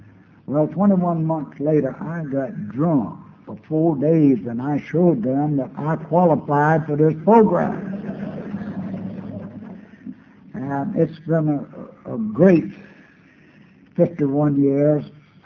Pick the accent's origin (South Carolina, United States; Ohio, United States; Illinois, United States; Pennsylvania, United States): South Carolina, United States; Sumter; in Sumter, South Carolina. Once in 1921. That makes me 78 years old.